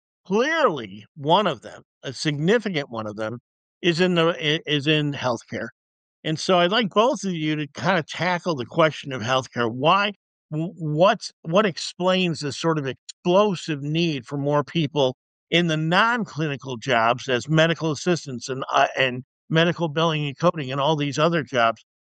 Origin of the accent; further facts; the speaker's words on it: Detroit, Michigan, United States; They're also contemplating my hometown, Detroit, Michigan. And they're talking about coming here.